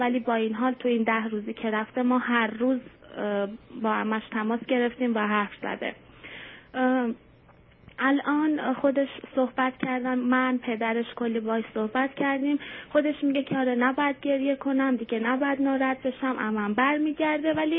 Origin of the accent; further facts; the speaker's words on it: Iran; moved away as an adult; ما حدود 2 سال 3 سال از ایران خارج شدیم و اومدیم اینجا که برای مدرسه.